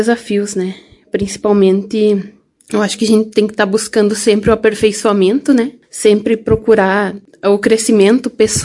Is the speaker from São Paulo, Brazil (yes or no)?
no; Ijuí, Rio Grande do Sul, Brazil; sou natural de Ijuí, Rio Grande do Sul.